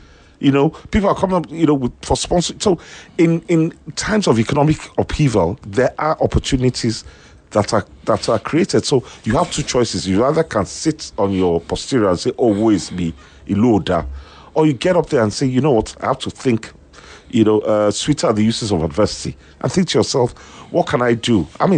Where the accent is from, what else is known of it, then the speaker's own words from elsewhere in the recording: Ibaroki, Nigeria; No, we grew up in Ibaroki.